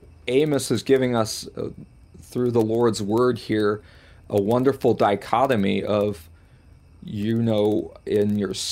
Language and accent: English; Akron, Ohio, United States; I grew up in Akron, Ohio, attended university at Concordia University in River Forest, and then seminary in Fort Wayne, Indiana.